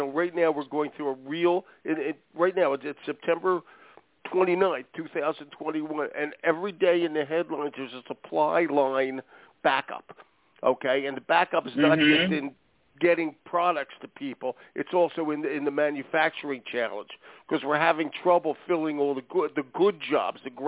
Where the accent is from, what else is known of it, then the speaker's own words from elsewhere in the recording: Philadelphia, Pennsylvania, United States; I'm from Philly. Just so you know that, my friend. There you go. Went all through Philly schools, et cetera.